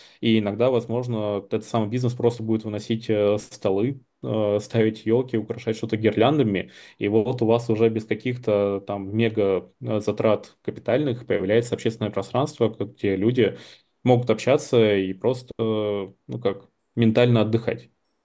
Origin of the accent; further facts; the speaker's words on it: Siberia, Russia; как человек, который все-таки родился и вырос в Сибири